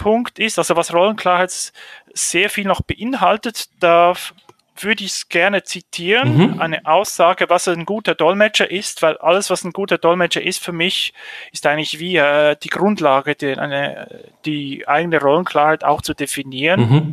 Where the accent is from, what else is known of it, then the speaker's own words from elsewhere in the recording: Lucerne, Switzerland; Ich komme aus der Schweiz, aus Luzern.